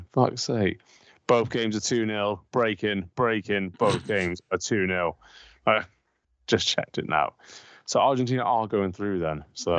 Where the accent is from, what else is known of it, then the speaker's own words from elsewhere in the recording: England, United Kingdom; born there; all my family's Irish. Like, all of them. I was born in England. I class myself English. Like, this is where my home is. Like, Ireland's a secondary home, but it's not my home.